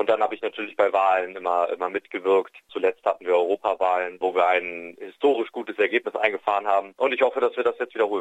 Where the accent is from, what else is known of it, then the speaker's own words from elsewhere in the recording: Esterfeld, Lower Saxony, Germany; Ich komme selber aus Esterfeld